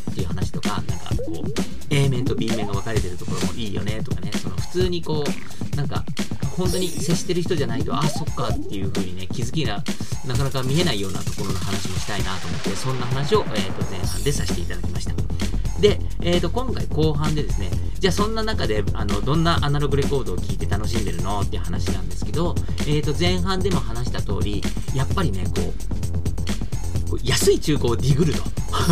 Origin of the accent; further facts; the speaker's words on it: Tachikawa, Tokyo, Japan; まあ僕、立川出身だし、なんか立川の映画館もすごく好きで、よく行くんですけど